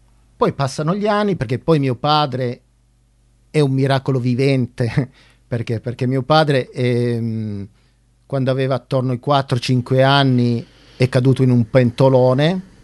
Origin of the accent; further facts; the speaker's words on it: Turin, Piedmont, Italy; born there; Cioè, io sono nato a Torino, però mio padre è friulano e mia madre è pugliese.